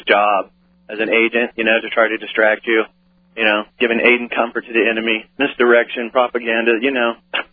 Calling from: San Diego, California, United States; Hi, good morning, Alex. … in San Diego.

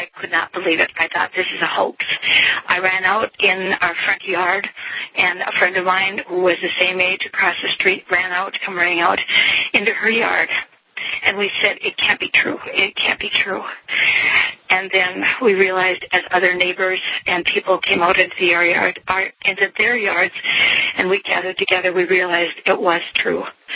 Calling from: Lake Park, Minnesota, United States; I'm from Lake Park, Minnesota right now

